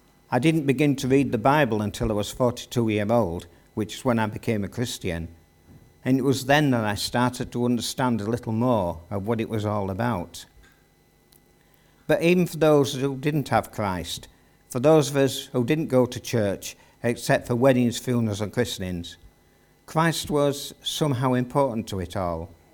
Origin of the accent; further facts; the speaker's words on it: London, United Kingdom; I was born in London in 1940, and the first 5 years of my life were accompanied by the bombs and the sounds of the Second World War.